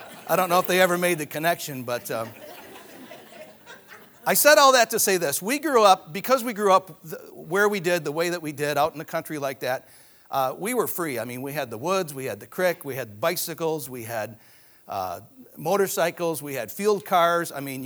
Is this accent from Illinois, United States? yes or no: no; New York, United States; I'm actually from New York, a small town northeast of here, Dansville. Anybody heard of Dansville?